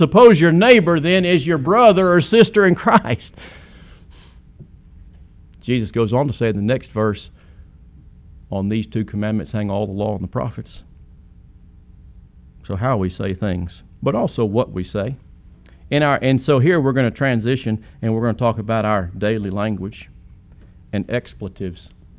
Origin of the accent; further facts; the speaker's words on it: Atlanta, Georgia, United States; born there; now in Texas, United States; I wasn't born in Texas. I was born in Atlanta, Georgia. But I don't claim to be a Georgia peach.